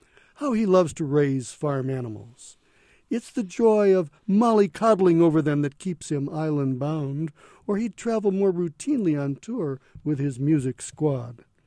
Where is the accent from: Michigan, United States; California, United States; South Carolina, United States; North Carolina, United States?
Michigan, United States; Detroit; I would say that my family, when I grew up in Detroit, was Reformed indeed.